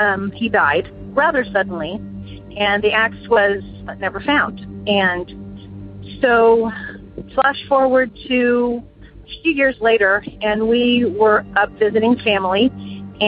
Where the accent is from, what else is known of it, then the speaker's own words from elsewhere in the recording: Houston, Texas, United States; I'm from Houston, Texas.